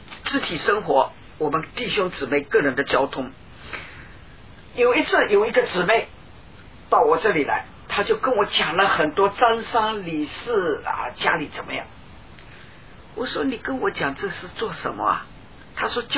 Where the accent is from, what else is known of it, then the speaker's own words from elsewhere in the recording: Fuzhou, Fujian, China; 我是福州人呐、啊，福州人讲啊